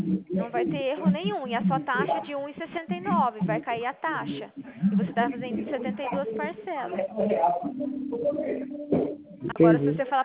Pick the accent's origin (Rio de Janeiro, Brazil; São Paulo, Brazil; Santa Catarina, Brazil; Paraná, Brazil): Paraná, Brazil; Maringá; A minha cidade é Maringá.